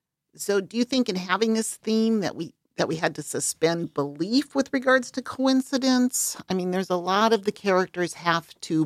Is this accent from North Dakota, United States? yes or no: yes; North Dakota, United States; I grew up in North Dakota, but we drank Tang.